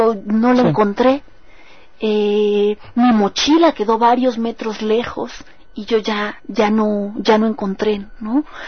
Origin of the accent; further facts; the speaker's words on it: Mexico; Después dije soy mexicana, pero no me dejaban. Ellos decían por mi tono de voz, es pastusa. No, no, decía otro, es paisa. No, es ecuatoriana.